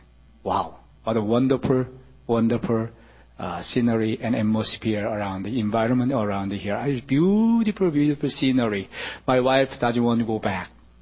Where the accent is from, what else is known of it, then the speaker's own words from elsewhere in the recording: New York, United States; English is a second language; I come from New York and I never seen image there. And all Korea, Asia, never seen any Amish group, but anyway, I am city boy. I grown up in all the city all the time